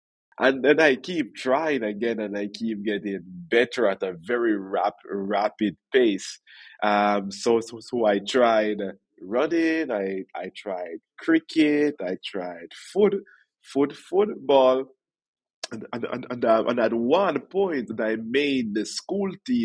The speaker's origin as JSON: {"language": "English", "town": "Ocho Rios", "region": "Saint Ann", "country": "Jamaica", "said": "I am originally from Ocho Rios, Jamaica. So that's a lovely little tropical island"}